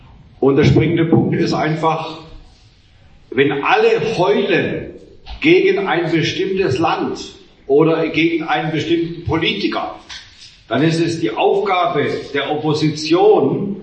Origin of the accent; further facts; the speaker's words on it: Germany; ich bin Deutscher und ich will nicht zulassen, dass unser schönes Deutschland vor die Hunde geht